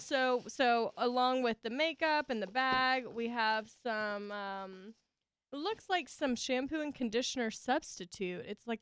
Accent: the South, United States; accent: Southern; I still have my Southern accent. Did you hear that?

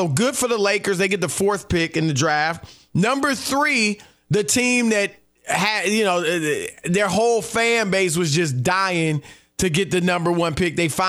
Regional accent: Louisiana, United States; and I'm from Louisiana. My parents met in New Orleans.

